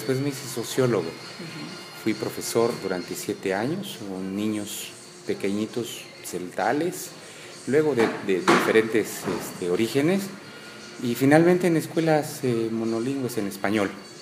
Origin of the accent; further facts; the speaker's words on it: Chiapas, Mexico; Bien, pues primero soy chiapaneco. Nunca había problematizado tanto mi origen hasta que empecé a acercarme al tema del racismo.